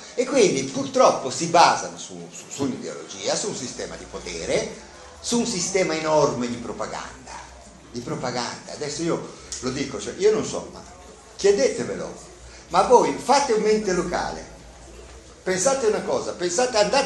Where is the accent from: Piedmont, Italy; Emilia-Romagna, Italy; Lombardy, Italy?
Emilia-Romagna, Italy; Bologna; che vengo da Bologna, che, fatto, che sono nato a Bologna